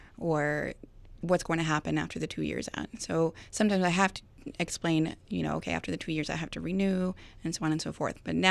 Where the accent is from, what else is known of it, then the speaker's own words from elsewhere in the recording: Jalisco, Mexico; now in United States; I'm from Mexico, Jalisco.